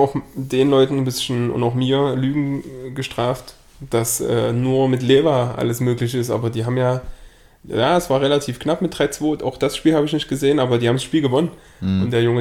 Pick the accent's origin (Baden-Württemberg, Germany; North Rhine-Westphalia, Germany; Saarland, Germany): North Rhine-Westphalia, Germany; Dortmund; da sage ich mir als Dortmunder sogar